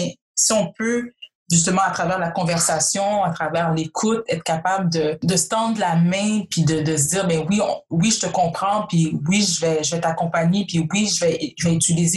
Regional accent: Quebec, Canada; born there; Moi, foncièrement, je suis québécoise, je suis née au Québec. Si tu sais pas que je suis noire, tu m'écoutes parler, mon nom, c'est je suis québécoise.

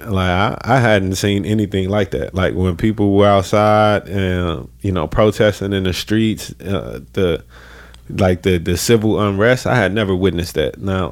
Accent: St. Louis, Missouri, United States; it was all along what we seen as growing up in St. Louis.

